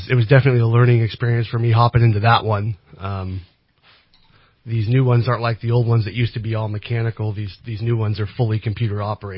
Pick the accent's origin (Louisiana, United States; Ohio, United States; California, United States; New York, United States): California, United States; Cottonwood; I've lived in Cottonwood my whole life. I was born here in Reading. I went to school at West Valley.